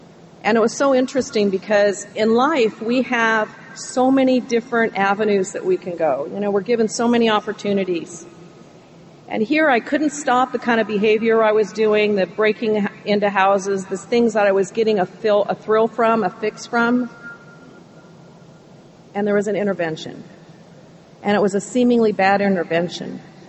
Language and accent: English; Alaska, United States; also born or lived in Edmonton, Canada; I was born in Edmonton, Alberta, Canada, and I was adopted when I was 3.5 months old by Americans that were living in Alaska, and they brought me home to be their little girl.